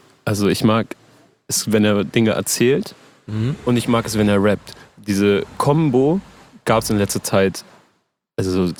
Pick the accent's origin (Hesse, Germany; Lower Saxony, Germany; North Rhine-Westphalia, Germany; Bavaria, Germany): Lower Saxony, Germany; ich komme aus der Nähe von Oldenburg